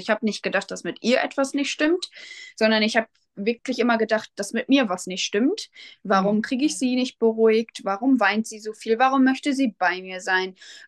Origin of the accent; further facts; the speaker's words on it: Lipburg, North Rhine-Westphalia, Germany; Ich komme aus Lipburg, das ist in der Nähe von Soest.